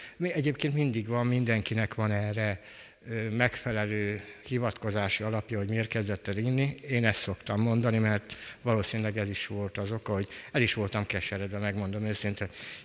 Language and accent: Hungarian; Kecskemét, Bács-Kiskun, Hungary; born there; 1956-ban születtem Kecskeméten, átlagos életem volt